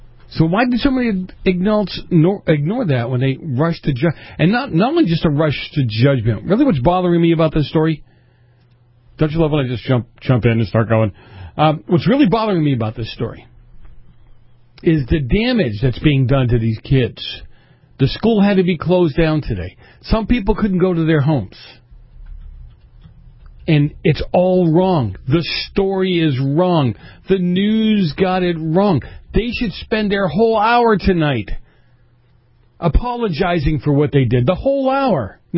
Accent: Massachusetts, United States; she's from my home state of Massachusetts.

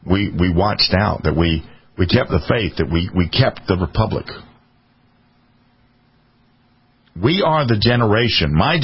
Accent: South Carolina, United States; The United States that I grew up in the Midlands of South Carolina, where I was bused to a black neighborhood

